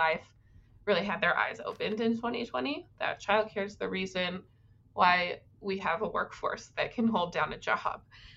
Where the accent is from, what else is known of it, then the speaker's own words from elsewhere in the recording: Denver, Colorado, United States; Interestingly, I was born and raised in Denver, but was there while my husband was in school.